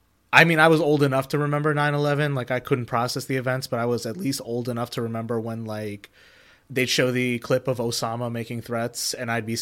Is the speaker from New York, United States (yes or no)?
no; Detroit, Michigan, United States; also born or lived in India; I was born here in Michigan to Indian parents. My parents came over around the time of the tech boom in the Clinton era. I was growing up in the Detroit metro area.